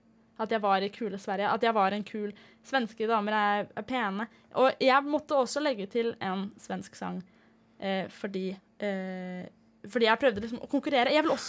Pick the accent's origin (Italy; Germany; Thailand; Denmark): Denmark; born there; Norwegian is a second language; also born or lived in Norway; For jeg er født i Danmark, så flyttet jeg til Norge, jeg lærte meg norsk. Og så flyttet jeg tilbake til Danmark for å gå på videregående på en rar internatskole.